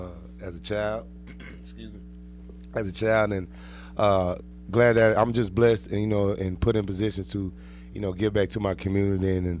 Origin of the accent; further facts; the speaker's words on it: Fort Wayne, Indiana, United States; I think it started like the age of 6, you know, growing up in Fort Wayne, Indiana, like I said, just wanted to play football.